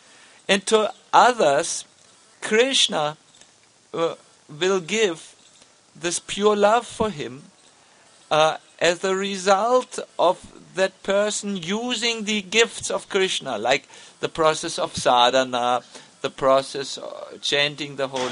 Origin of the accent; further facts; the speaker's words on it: Germany; we are from Germany. We know each other very well. Like, we grew up in the same sandbox.